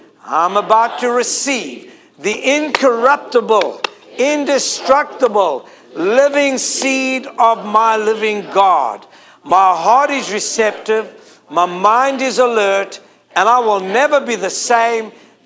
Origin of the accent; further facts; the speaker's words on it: South Africa; I'm from South Africa